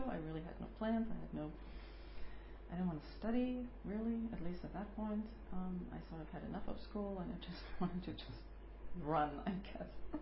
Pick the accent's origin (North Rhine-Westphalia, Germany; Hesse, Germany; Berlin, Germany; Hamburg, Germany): Hesse, Germany; Pfungstadt; also born or lived in Hofgeismar; I was born in 1964 in Hofgeismar, Germany, which is a small little town near Kassel. My family moved to Funkstadt, which is was near Darmstadt, Frankfurt, sometime.